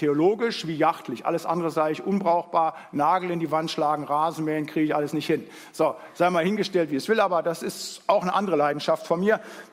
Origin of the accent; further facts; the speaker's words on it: North Rhine-Westphalia, Germany; ich komme aus dem Siegerland